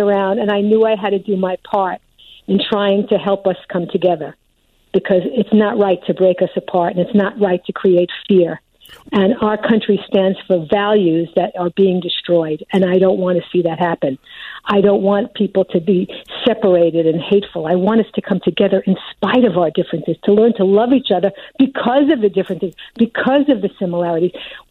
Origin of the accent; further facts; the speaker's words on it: Brooklyn, New York, United States; You know, I grew up in Brooklyn, which was a melting pot